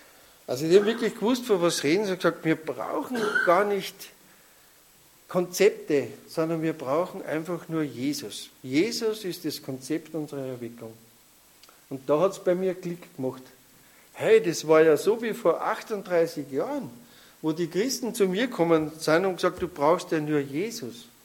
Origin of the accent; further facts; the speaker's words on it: Austria; Ja, wir sind aus Österreich.